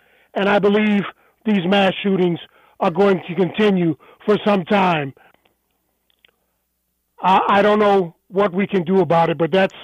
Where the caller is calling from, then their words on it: Germany; even though I'm calling you from Germany.